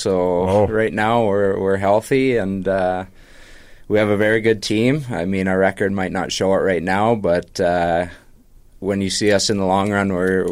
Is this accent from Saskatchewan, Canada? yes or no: yes; Bethune, Saskatchewan, Canada; I grew up playing in Bethune up until my, Bantam year, which I would have been 14, I guess, and then moved away. I went to Moose Jaw, Saskatchewan, and played my second year Bantam there.